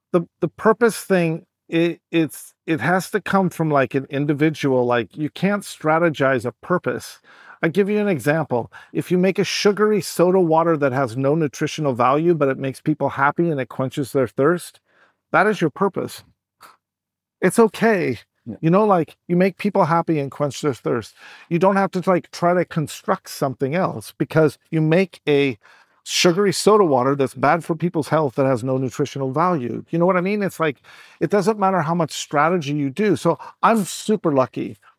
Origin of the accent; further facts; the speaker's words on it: United States; And I'm American, but I never really understood the impact of a Super Bowl spot